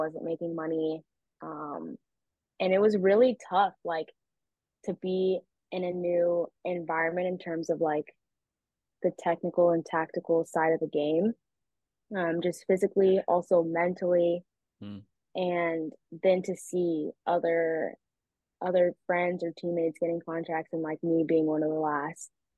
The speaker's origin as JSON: {"language": "English", "region": "California", "country": "United States", "said": "Sorry, I'm from California. I don't really see bunnies"}